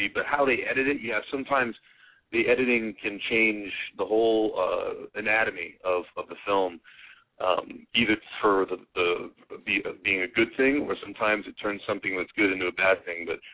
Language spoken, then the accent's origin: English; Oakland, California, United States; born there; I was born in Oakland, California. I'm American